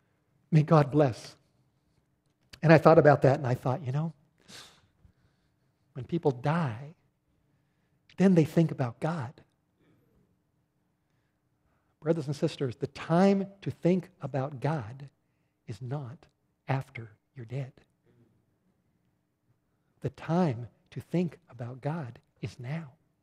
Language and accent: English; North Hollywood, California, United States; also born or lived in Studio City; I went to parties when I was a 19-year-old growing up in North Hollywood and Studio City.